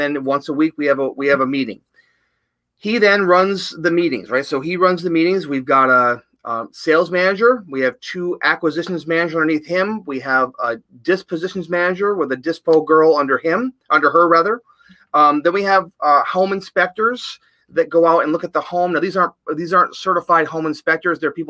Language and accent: English; New York, United States; in the capital region of New York, so it's about 2.5 hours north of New York City. People always think, we're from New York. Oh, the city? No, it's a lot bigger state than that.